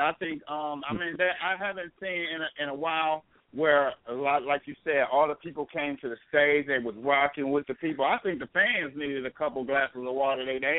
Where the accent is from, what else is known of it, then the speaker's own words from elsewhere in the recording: Twin Cities, Minnesota, United States; Oh, Lord, I hope they like me. They from my hometown. 612201. That's the Twin Cities.